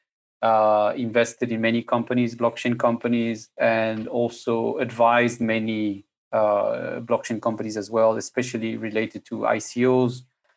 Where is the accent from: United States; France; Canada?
France; English is a second language; I'm originally from France, from the south of France.